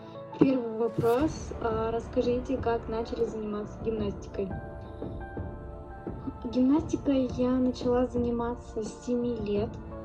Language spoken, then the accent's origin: Russian; Krasnoturinsk, Sverdlovsk Oblast, Russia; born there; now in Saint Petersburg, Russia; я родилась в Свердловской области, город Краснотуринск, 9 марта 1995 года. На данный момент проживаю в Санкт-Петербурге, как поступила учиться, отучилась и теперь работаю.